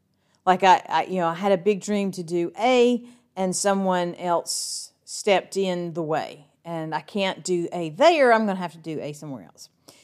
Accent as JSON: {"language": "English", "region": "Alabama", "country": "United States", "tie": "born or raised there", "said": "I live near Lake Gunnersville Lake. I grew up on Lake Gunnersville."}